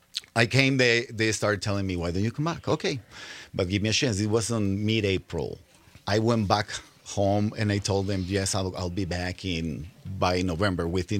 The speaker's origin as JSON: {"language": "English", "region": "Sonora", "country": "Mexico", "also_born_or_lived": "Mexico City", "said": "I went back home. I'm from northwestern Mexico. I'm from Sonora, like the Sonoran Desert, Arizona, in the other side of the Trump wall, you know."}